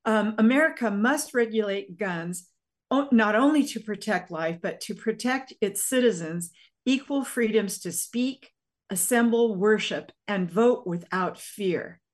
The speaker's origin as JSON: {"language": "English", "region": "Nebraska", "country": "United States", "tie": "born or raised there", "said": "I remember in, you know, growing up in Western Nebraska, seeing pickup trucks with gun racks in the back window."}